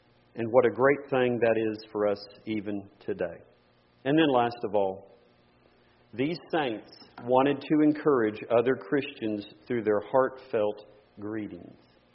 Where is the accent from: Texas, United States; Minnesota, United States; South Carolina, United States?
Texas, United States; And I grew up in Hispanic churches in Texas where at the end of the service, there was always a little bit of time for the brethren to send greetings to other brethren.